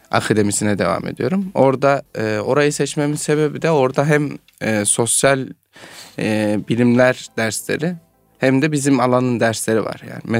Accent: Ankara, Turkey; Ankaralıyım.

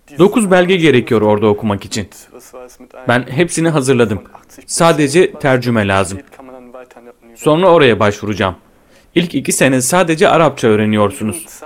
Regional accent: Mettingen, North Rhine-Westphalia, Germany; 1987'de Almanya'nın güneybatısında olan Mettingen'de doğdum. 23 yaşındayım. Mettingen'de Hatschule okulunu bitirdikten sonra ekonomi okulu olan Wirtschaft Gymnasium'a gittim.

